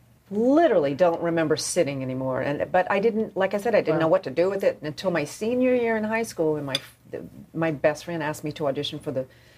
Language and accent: English; North Carolina, United States; North Carolina.